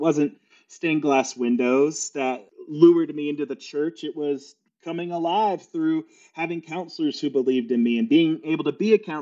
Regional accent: Florida, United States; so I grew up in South Florida with a mom who had a variety of jobs

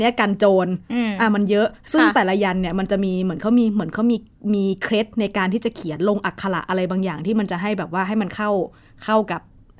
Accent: Central Thailand, Thailand; ก็เราเป็นคนภาคกลางเนาะอยู่ตรงนี้

